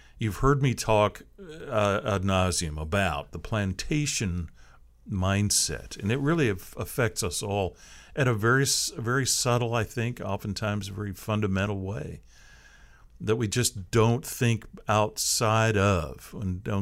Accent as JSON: {"language": "English", "town": "Seattle", "region": "Washington", "country": "United States", "tie": "born or raised there", "said": "I grew up in the Seattle area."}